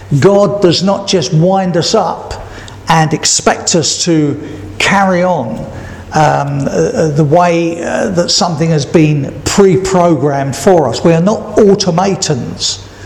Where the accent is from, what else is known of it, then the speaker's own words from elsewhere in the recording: Brixton, London, United Kingdom; because I was born and bred in Brixton, and I'm proud of that.